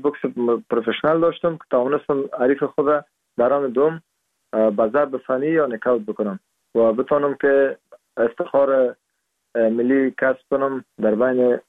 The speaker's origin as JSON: {"language": "Persian", "region": "Parwan", "country": "Afghanistan", "tie": "born there", "said": "در سال 1373 در استولی سیاوگرد ولایت پروان متولد شدیم"}